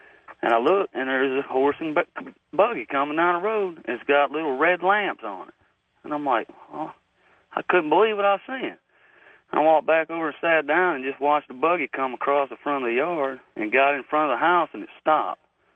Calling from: Cressy, Florida, United States; I'm from Cressy, Florida.

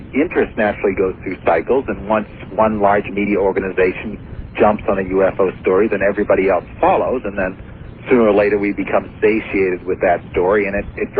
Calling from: Vermont, United States

